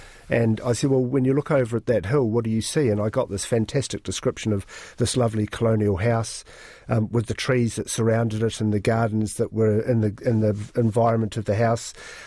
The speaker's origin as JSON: {"language": "English", "town": "Taihape", "region": "Manawatū-Whanganui", "country": "New Zealand", "tie": "born or raised there", "said": "Oh gosh, yes I am. Born and bred in Taihape, a fantastic upbringing."}